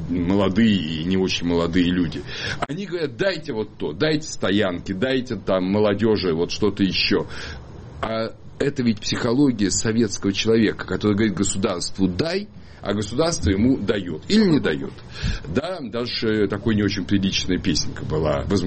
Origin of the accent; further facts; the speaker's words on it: Moscow, Russia; Я всю жизнь прожил в Москве. Я родился в Москве. Всю жизнь прожил в Москве.